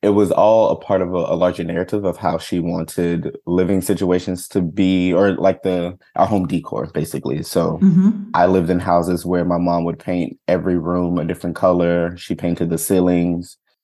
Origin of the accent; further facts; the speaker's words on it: Jackson, Mississippi, United States; Yeah, I grew up in Jackson, Mississippi. It's the capital of Mississippi, Jackson is, and it felt like a city.